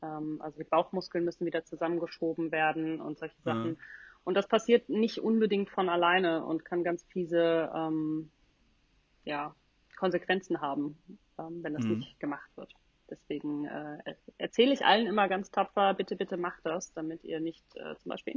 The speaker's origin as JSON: {"language": "German", "region": "North Rhine-Westphalia", "country": "Germany", "said": "Ich komme aus der Nähe von Köln, also ich war weg von zu Hause."}